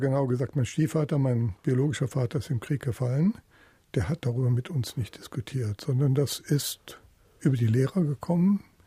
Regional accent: Kassel, Hesse, Germany; also born or lived in Fulda; In Kassel bin ich aufgewachsen und Kassel und Fulda bin ich zur Schule gegangen.

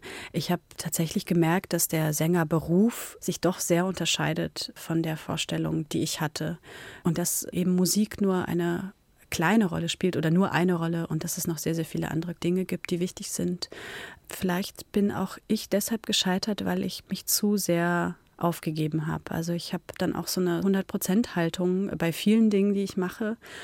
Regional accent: Pomeranian Voivodeship, Poland; Ich komme ja auch aus der Nähe von Danzig und habe da so eine Nähe zum Wasser.

